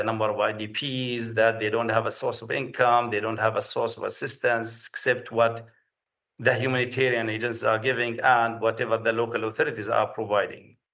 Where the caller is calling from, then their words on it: Kosti, White Nile, Sudan; I'm calling from Kosti, as you said, you know, after a one-day trip to El Obeid city